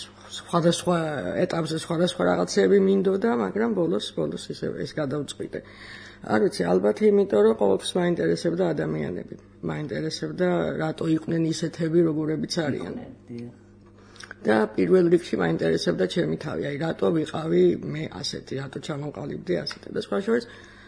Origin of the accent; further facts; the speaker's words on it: Tbilisi, Georgia; born there; დავიბადე თბილისში, ჩვეულებრივად დედა ექიმი იყო